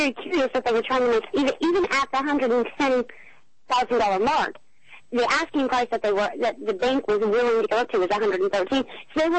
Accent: Tennessee, United States; coming from an area that rivals Ireland, which is East Tennessee, and being Irish myself

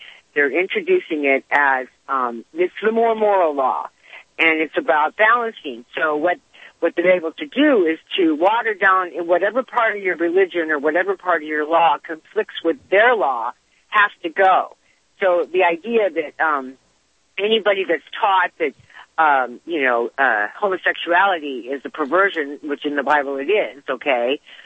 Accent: United States; As an American, I thought I would never have to live under religious law.

